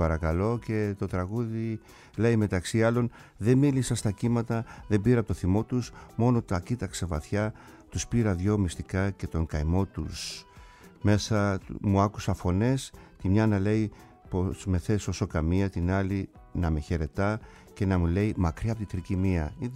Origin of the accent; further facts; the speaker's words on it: Kasos, South Aegean, Greece; στο νησί μου στην Κάσο